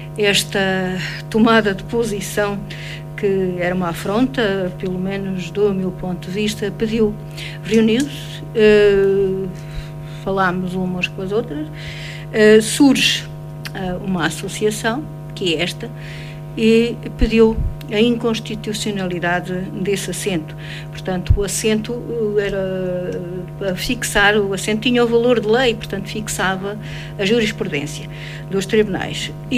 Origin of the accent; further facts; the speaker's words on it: Alentejo, Portugal; sou Procuradora da República em Évora, sou alentejana, como aliás dá para ouvir